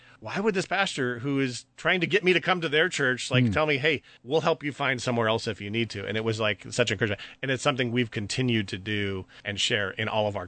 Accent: Arthur, Illinois, United States; I grew up here in Central Illinois. I actually grew up in the Arthur area, just a little south of Champaign-Urbana, where I'm at now with my wife, Julie. I grew up in a Mennonite church.

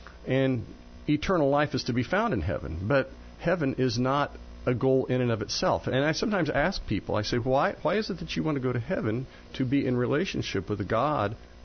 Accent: Newman, Illinois, United States; Yeah, I grew up down in Newman, Illinois.

